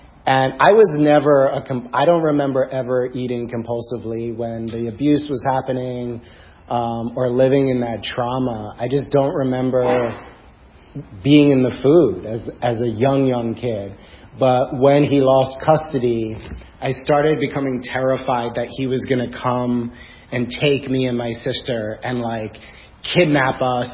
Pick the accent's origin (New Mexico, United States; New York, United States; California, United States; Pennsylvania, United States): New York, United States; I grew up on Long Island. My dad was a very prominent doctor on Long Island